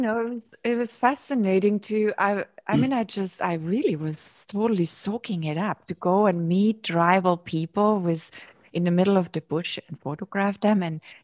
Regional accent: Germany; so I grew up in Germany

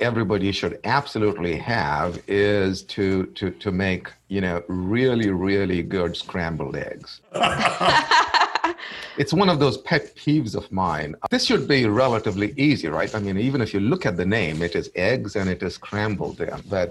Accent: India; now in United States; So I'm originally from India. I've lived in the U.S. for the last 20 years.

